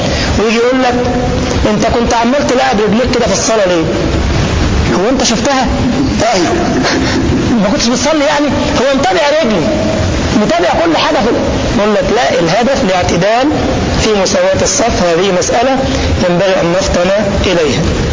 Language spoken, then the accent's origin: Arabic; Egypt; وأذكر أني في بلدنا مصر كان عندي أسبوع دعوة في مسجد من المساجد محاضرة